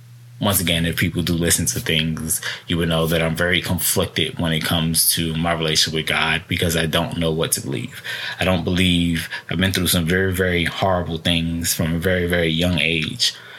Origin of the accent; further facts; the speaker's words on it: United States; I am Puerto Rican. I grew up around Puerto Ricans and African Americans.